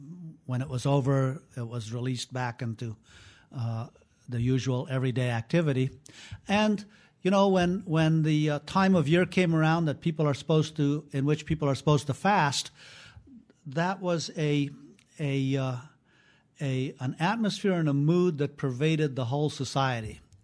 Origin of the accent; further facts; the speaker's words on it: Afghanistan; now in United States; And so Islam was part of everyday life in that sense when I was growing up in Afghanistan.